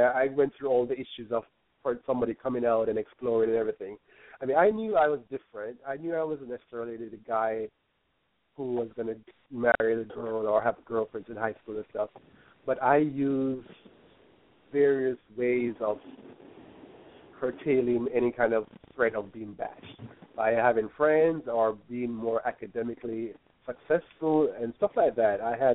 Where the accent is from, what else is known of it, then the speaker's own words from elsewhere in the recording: Kingston, Jamaica; I grew up in Kingston, in a affluent.